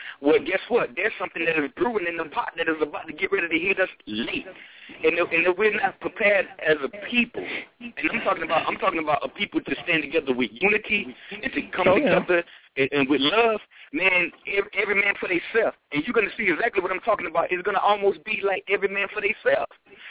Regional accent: United States; I mean, I am truly an American, but we are some of the most nonchalant, lethargical people on the face of the earth

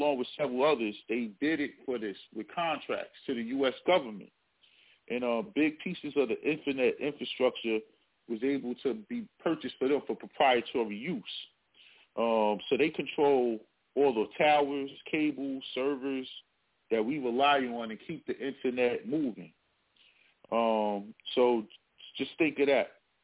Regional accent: New Jersey, United States; I'm from New Jersey, you know what I'm saying? So car thieves has always been a big deal there.

